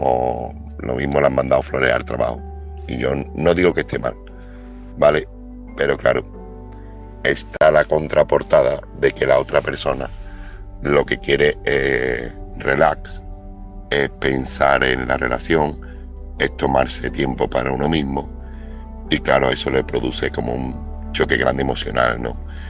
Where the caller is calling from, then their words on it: Seville, Andalusia, Spain; corresponsal de Sevilla